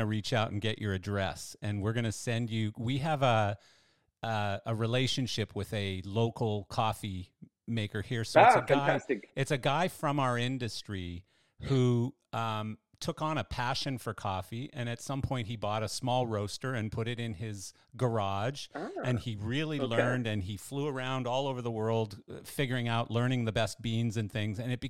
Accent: Canada; because I grew up in Canada skiing

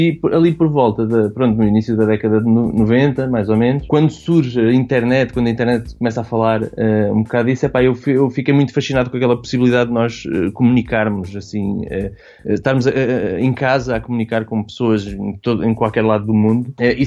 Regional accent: Aveiro, Portugal; eu sou natural de Aveiro, é o berço e é aquele sítio onde eu gosto sempre de regressar.

